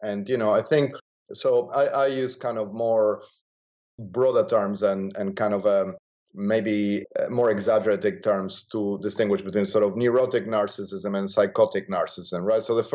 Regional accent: Argentina; I grew up in Argentina

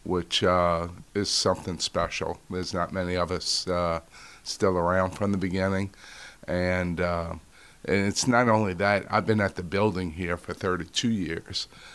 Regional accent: New Orleans, Louisiana, United States; moved away as an adult; No, I born and raised in New Orleans.

